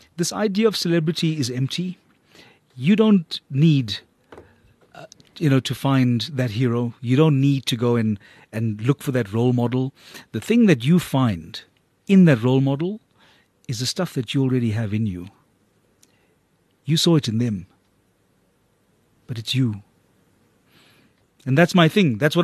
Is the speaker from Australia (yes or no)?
no; South Africa; I made a point of presenting myself as a South African man and not as a South African Indian man with a mandate to champion the cause of Indian people